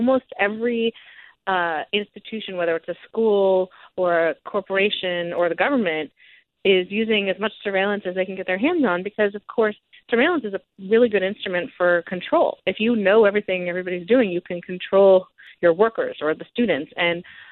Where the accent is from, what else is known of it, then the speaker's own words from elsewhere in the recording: Silicon Valley, California, United States; I grew up in Silicon Valley, and I really thought I would be a technologist